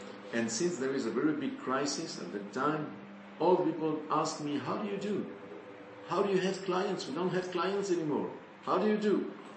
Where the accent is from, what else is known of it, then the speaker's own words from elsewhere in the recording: Grenoble, Auvergne-Rhône-Alpes, France; English is a second language; In my hometown in Grenoble